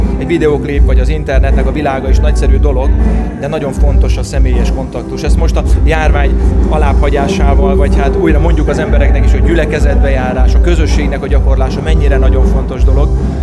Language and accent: Hungarian; Hungary; Mi itt magyarok vagyunk, magyar szívet akarjuk megszólítani magyar énekekkel, magyar hangon